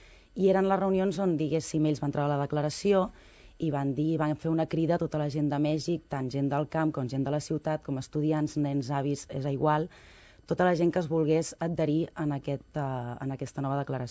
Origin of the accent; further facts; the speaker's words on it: Barcelona, Catalonia, Spain; jo vinc de Barcelona